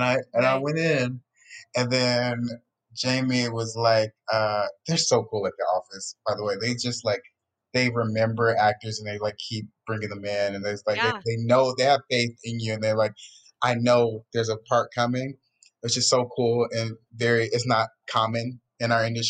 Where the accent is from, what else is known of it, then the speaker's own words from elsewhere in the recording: Atlanta, Georgia, United States; now in California, United States; Like I'm from Atlanta.